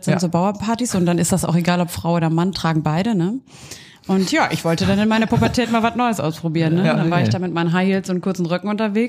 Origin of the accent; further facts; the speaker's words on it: Everswinkel, North Rhine-Westphalia, Germany; Also ich komme aus Everswinkel, ja gar nicht so weit von Münster.